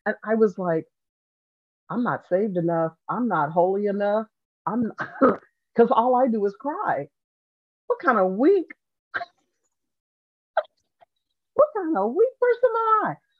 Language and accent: English; Colorado, United States; I was originally born and raised in Colorado. And in Colorado, there's a thing called a Juneteenth celebration